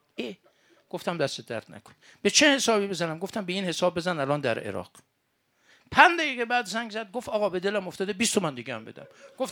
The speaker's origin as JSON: {"language": "Persian", "town": "Mashhad", "region": "Razavi Khorasan", "country": "Iran", "tie": "born or raised there", "said": "ما بچه مشهدیم"}